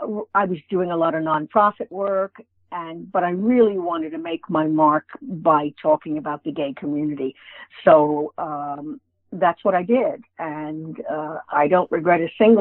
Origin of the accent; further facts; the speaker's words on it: New York, United States; also born or lived in Washington, D.C.; I started out in New York. I'm a New Yorker. But I went to college in Washington, D.C. at American University.